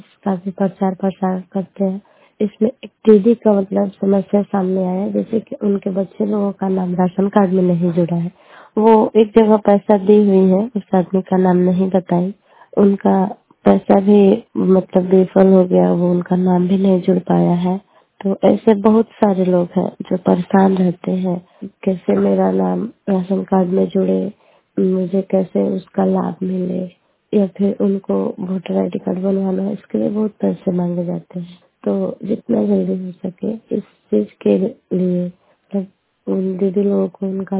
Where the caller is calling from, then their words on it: Nagwa, Bihar, India; मैं टिकमारी मसल पंचायत से बोल रही हूँ। मेरे गांव का नाम नगवा है। मैं फिलहाल अभी यहीं से बोल रही हूँ।